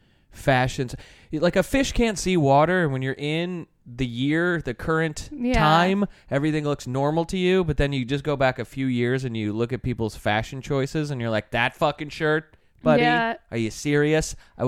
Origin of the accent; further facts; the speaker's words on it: Michigan, United States; Yeah, I think if you go back to my hometown, it's all they're all still doing that.